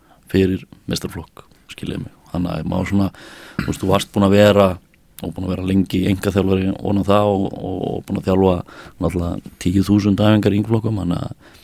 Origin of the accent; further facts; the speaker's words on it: Kópavogur, Capital Region, Iceland; annars er ég hérna uppalinn í Kópavoginum